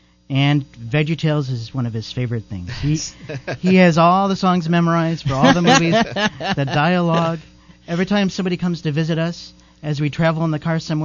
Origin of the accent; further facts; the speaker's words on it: Chicago, Illinois, United States; I'm from Chicago.